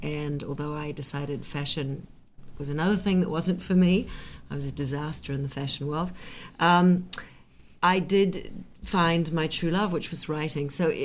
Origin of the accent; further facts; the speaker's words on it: New Zealand; I'm a New Zealander.